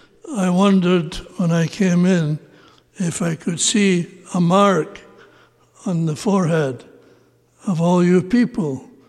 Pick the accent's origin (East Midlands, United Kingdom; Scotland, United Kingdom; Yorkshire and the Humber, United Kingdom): Scotland, United Kingdom; Edinburgh; now in Canada; Actually, I was born and raised in Edinburgh and went to Canada in 1953 and became a faculty member at Prairie.